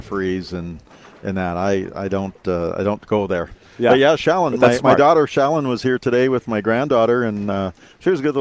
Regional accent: Dauphin, Manitoba, Canada; my hometown of Dauphin, Manitoba

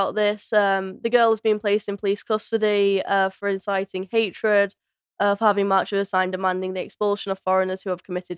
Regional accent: United Kingdom; I don't think us as British people could get away with that. I think we're too sensible.

